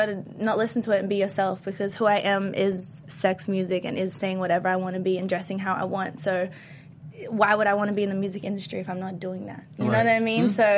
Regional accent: Brisbane, Queensland, Australia; also born or lived in Melbourne; now in Los Angeles, United States; I mean, where I grew up in Brisbane, I didn't get much love, but last year I lived in Melbourne, Australia.

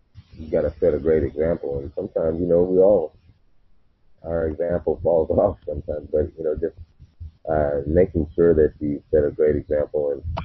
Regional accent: Mount Vernon, Illinois, United States; also born or lived in Panama / Japan / South Carolina / Germany; I was born in Panama, and then I went to Illinois. I started elementary school in Japan. Went through grade school in South Carolina, and then finished up grade middle school in Germany. Went to high school in Mount Vernon, Illinois, St. Louis area.

